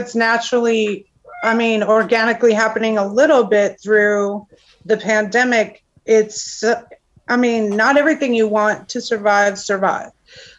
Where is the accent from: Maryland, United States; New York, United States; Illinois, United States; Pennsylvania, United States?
New York, United States; now in Austin, United States; I'm from New York.